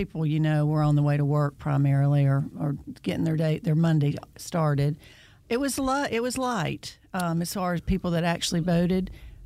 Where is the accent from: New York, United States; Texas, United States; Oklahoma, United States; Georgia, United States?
Georgia, United States; I'm from Georgia. My mother was a teacher. My father was a preacher. Grew up here.